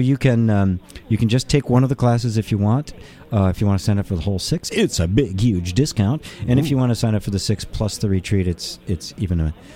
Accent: Midwest, United States; And I grew up in the Midwest, right? Greek Orthodox was as esoteric as it got.

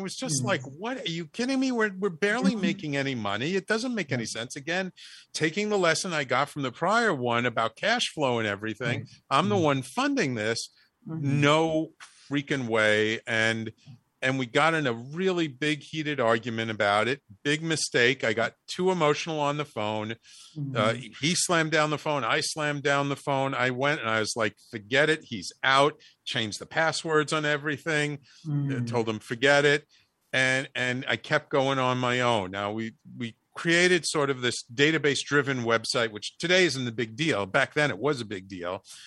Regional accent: The Bronx, New York, United States; I'm from the Bronx, you know, I kind of say things plainly

